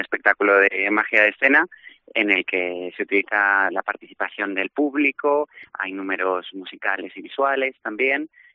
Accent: Spain; como mago español, pues podré decir

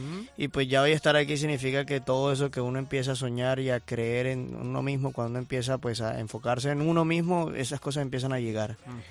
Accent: Barranquilla, Atlántico, Colombia; accent: costeño; yo soy de Barranquilla, en Barranquilla hablan como te estoy hablando, soy costeño.

